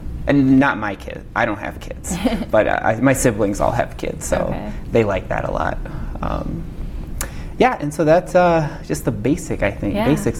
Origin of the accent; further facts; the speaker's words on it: St. Louis, Missouri, United States; born there; So I was born in St. Louis in 1983.